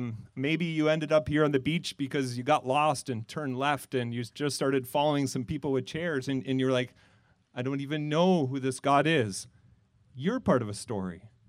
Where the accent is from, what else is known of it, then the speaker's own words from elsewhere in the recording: Niagara, Ontario, Canada; I grew up right here in Niagara, so it's good to be here with you this morning.